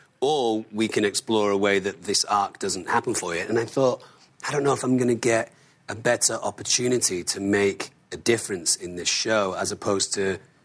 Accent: Manchester, North West England, United Kingdom; And I'm from Manchester.

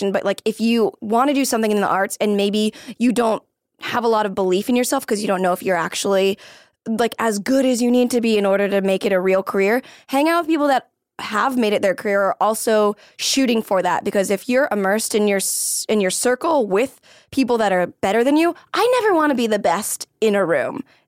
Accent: Philippines; but like I'm Filipino and that's like our delicacy.

